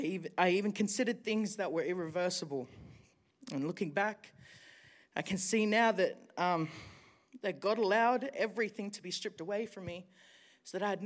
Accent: Sydney, New South Wales, Australia; So I grew up in Sydney. Go the Blues. I grew up in Sydney

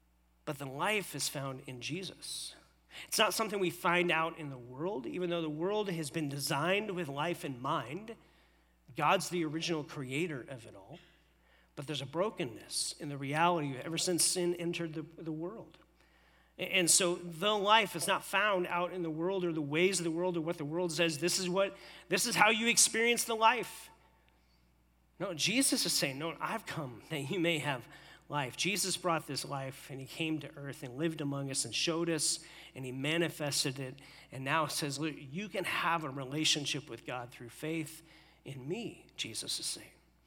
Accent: Pennsylvania, United States; born there; But I know I'm an American. Like, I was born here, born in Pennsylvania.

